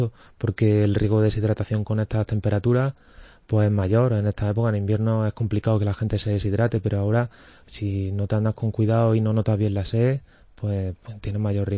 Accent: Córdoba, Andalusia, Spain; Yo soy de Córdoba, estudié allí, hice la residencia allí

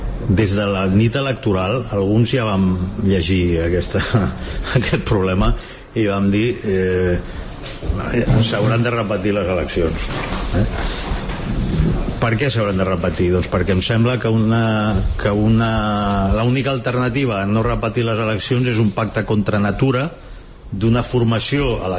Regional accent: Catalonia, Spain; Vostè em diu que jo no sóc català? Jo sóc el doble de català que ahir, abans de que vostè ho digués. I si m'ho torna a dir, seré 4 vegades més català

